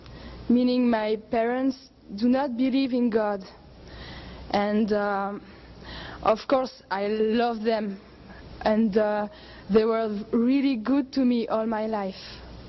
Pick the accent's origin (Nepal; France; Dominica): France; English is a second language; now in United States; I come from France, and I'm a long way from home